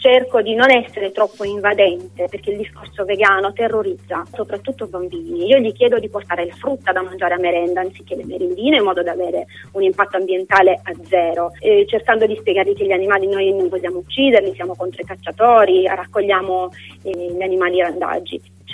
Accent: Apulia, Italy; also born or lived in Turin, Italy; now in Catania, Italy; Originariamente io sono pugliese, dopo tanti anni passati però a Torino sono tornata giù facendo un altro percorso in Sicilia. Catania è la provincia.

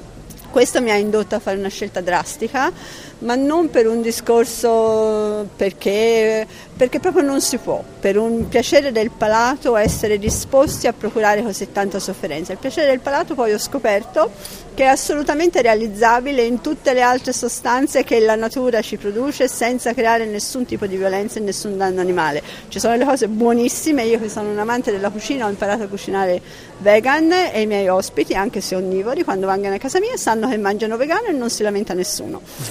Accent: Florence, Tuscany, Italy; Di Firenze. Sì, io sono di Firenze

